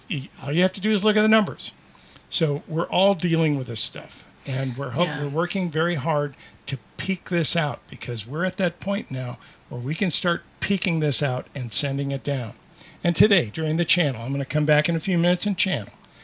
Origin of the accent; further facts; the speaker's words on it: Las Vegas, Nevada, United States; We're from Las Vegas